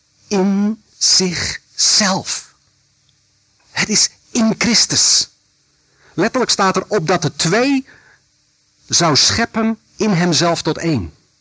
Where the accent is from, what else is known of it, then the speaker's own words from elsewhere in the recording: Netherlands; now in Belgium; Weet u dat ik eigenlijk wees ben in Nederland? Als ik daar kom, dan ben ik geen Nederlander meer. En hier ben ik geen Belg en zeker geen Vlaming.